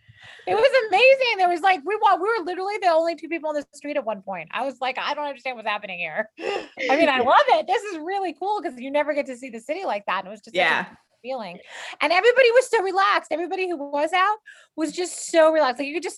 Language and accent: English; Texas, United States; And I don't understand why I'm from Texas, where it's hot and humid, but we believe in air conditioning.